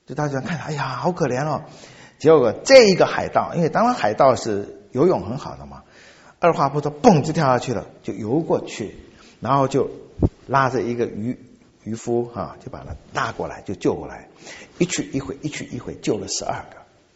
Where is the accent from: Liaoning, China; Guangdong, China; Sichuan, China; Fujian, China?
Fujian, China; Xiamen; 在我的家乡，那时候在厦门那一带，有一次布道会，他在码头，结果我们福建因为很穷啊